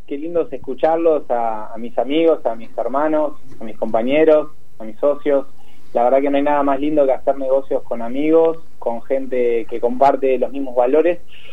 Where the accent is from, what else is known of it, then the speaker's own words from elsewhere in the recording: Tandil, Buenos Aires Province, Argentina; Sí, soy tandilense.